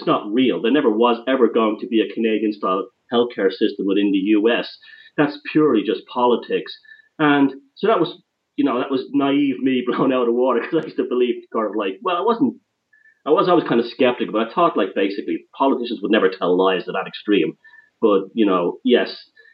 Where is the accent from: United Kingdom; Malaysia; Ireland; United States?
Ireland; Dublin, Leinster; Well, I grew up in Ireland. I was born in Dublin, and I grew up there during the 80s and late 70s, early 80s